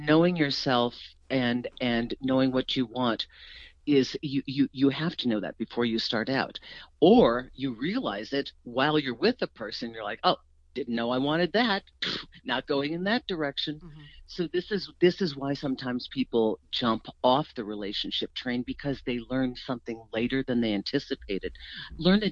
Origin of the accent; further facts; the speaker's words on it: East Coast, United States; Well, we're from the East Coast.